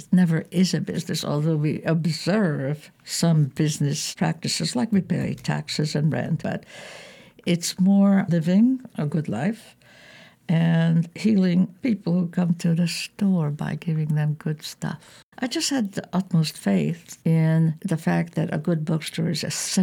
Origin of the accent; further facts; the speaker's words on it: Hungary; English is a second language; now in United States; I've learned that in my home country, in Hungary, that you do what it takes.